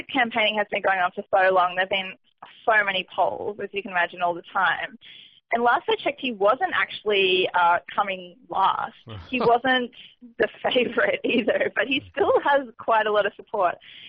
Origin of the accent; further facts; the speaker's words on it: Canada; I am concerned about the future of hockey as a Canadian, I suppose.